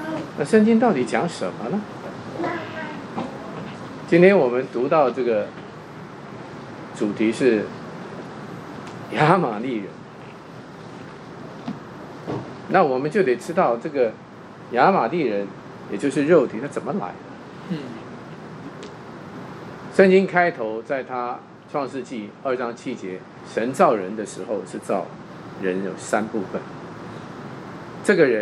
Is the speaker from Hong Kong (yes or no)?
no; Taiwan; 啊，我记得我从台湾来嘛